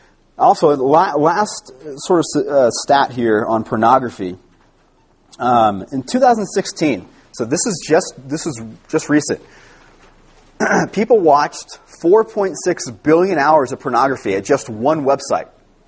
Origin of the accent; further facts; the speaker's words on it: Oxnard, California, United States; I grew up in Oxnard, California, and this is a major problem.